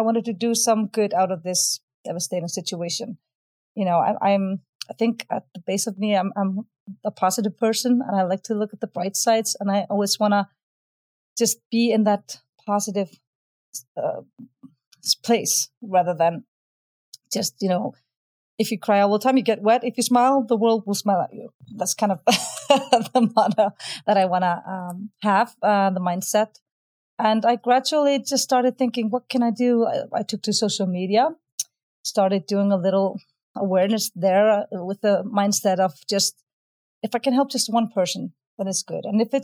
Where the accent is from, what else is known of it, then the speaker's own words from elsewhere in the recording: Iceland; and I'm from Iceland.